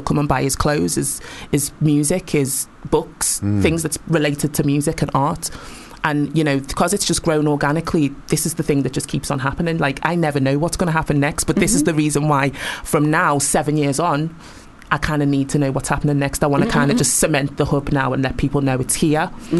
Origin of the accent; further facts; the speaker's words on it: Liverpool, North West England, United Kingdom; You know, I'm from Liverpool, but I love London and I've lived in different places.